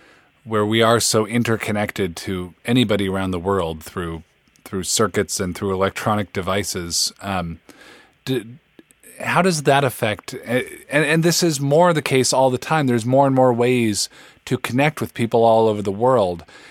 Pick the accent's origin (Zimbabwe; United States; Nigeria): United States; Seattle, Washington; But I grew up in Seattle, so I kind of accepted that. And then we moved back to the Midwest, where she's from